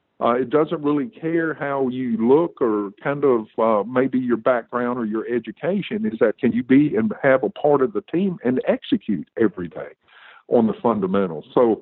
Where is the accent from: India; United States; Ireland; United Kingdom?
United States; the South; one of the biggest benefits growing up in the South is that no matter where you were from or what color you were, we all had to play as a team.